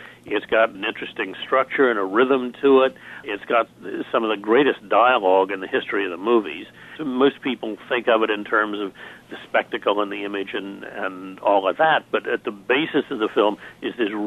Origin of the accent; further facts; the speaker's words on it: Bloomington, United States; I have great memories of growing up in Bloomington.